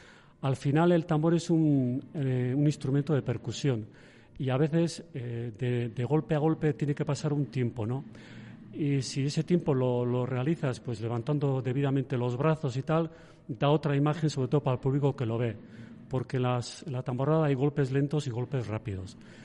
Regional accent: Zumaia, Basque Country, Spain; yo también conocía las obras de mi pueblo, que es Zumaia

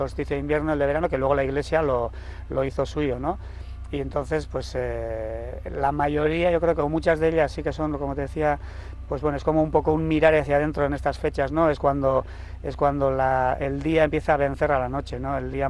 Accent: Tolosa, Basque Country, Spain; yo soy de Tolosa

